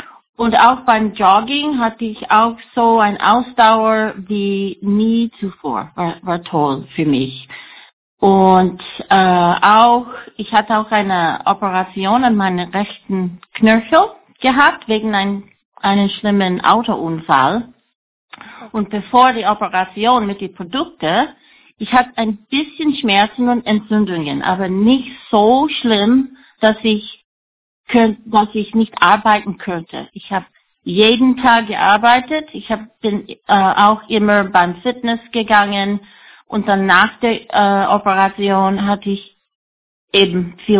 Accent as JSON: {"language": "German", "town": "Chicago", "region": "Illinois", "country": "United States", "second_language": "German", "lives_now": "Vienna, Austria", "said": "ich wohne in Wien. Ich komme ursprünglich aus Chicago und bin 56 Jahre alt."}